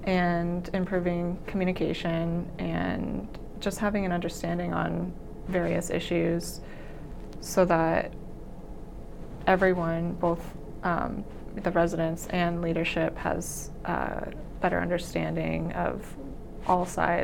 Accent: Santa Monica, California, United States; now in Quincy, United States; I'm originally from Santa Monica, California. I grew up with a younger sister who is now a dedicated midwife. I am so proud of her. And I moved to Quincy shortly after my parents' divorce

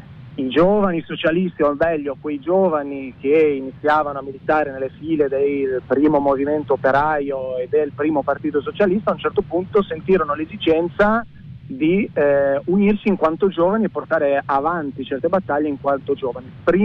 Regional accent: Emilia-Romagna, Italy; No, sono romagnolo io.

